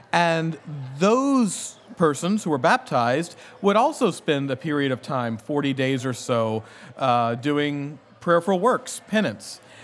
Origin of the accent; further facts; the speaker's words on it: Louisiana, United States; Well, now I'm from Louisiana. It's also Mardi Gras.